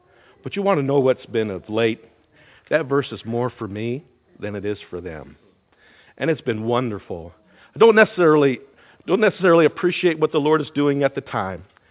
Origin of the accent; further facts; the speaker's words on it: New York, United States; Sterling alluded to the fact that I was raised in New York State, not something I own quite readily